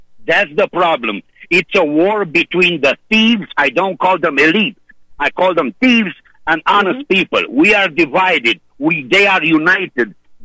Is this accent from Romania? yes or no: yes; Romania; English is a second language; moved away; You know, in Europe, I'm from Romania originally, and I was in 1990 when Ceausescu fell.